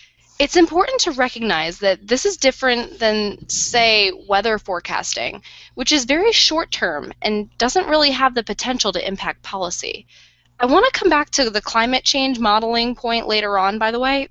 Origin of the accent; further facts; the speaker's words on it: New Jersey, United States; I was born and raised in South Jersey, grew up eating pork roll, and learned to drive without ever knowing how to pump gas.